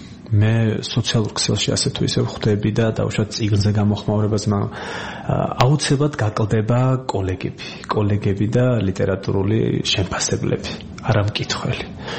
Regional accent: Abkhazia, Georgia; ეს არის აფხაზეთის თემა, ჩემი ბავშვობის თემა

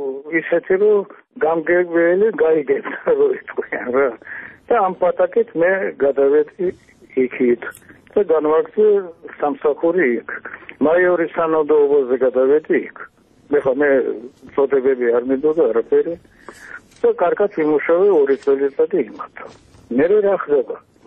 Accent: Tbilisi, Georgia; born there; მაგრამ მე ხომ თბილისში დავიბადე

